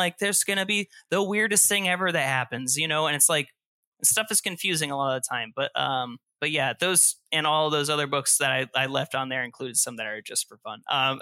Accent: Boston, Massachusetts, United States; Sorry, I'm from Boston. You know what I mean?

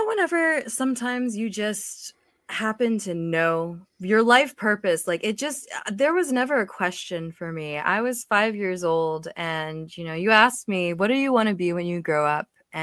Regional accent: Florida, United States; also born or lived in Turkey; now in Los Angeles, United States; You know, I grew up in Florida and in Turkey, and I literally took a couple years to get here, but I went from Florida to Nashville to Fort Collins to LA.

